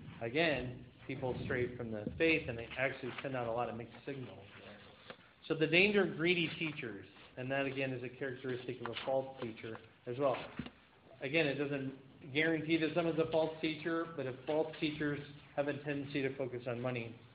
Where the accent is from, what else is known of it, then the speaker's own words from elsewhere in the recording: Iowa, United States; But I grew up in Iowa, and beef just seems to hit home with me.